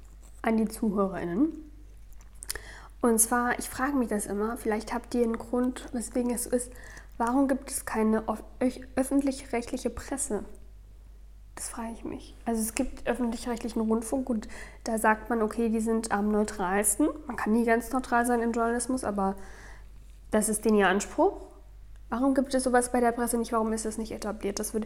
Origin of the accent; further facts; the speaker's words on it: Erfurt, Thuringia, Germany; now in Austria; ich bin aus Deutschland wo und vor allen Dingen aus Erfurt, die alle nicht immer so freundlich sind miteinander.